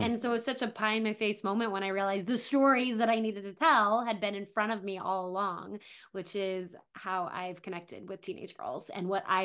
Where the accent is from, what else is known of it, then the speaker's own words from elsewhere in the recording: Colorado Springs, Colorado, United States; So I was in Colorado Springs, which is just like one of those towns that feels like it's perfect to raise a kid in, type of thing.